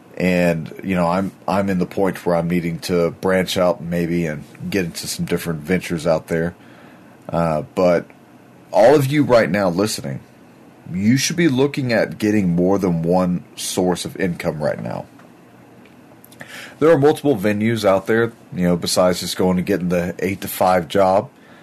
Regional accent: Texas, United States; I grew up on Southeast Texas where we had a lot of really bad storms, hurricanes and floods.

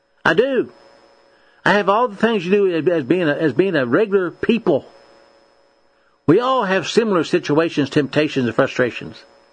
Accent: Monterville, West Virginia, United States; from down the holler in West Virginia. Born and raised in Monterville, West Virginia. A son of a coal miner.

